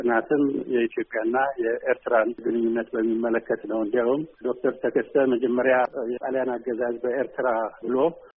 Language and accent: Amharic; Amhara, Ethiopia; also born or lived in Begemder; የተወለድኩት በጌምድር ነው። ያደግኩት ጎጃም።